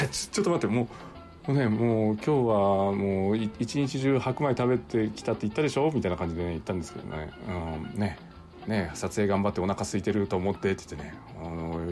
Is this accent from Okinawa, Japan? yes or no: no; Unzen, Nagasaki, Japan; 私のね出身のねこうね雲仙市国見町というとこね、イチゴ農家すごくたくさんいて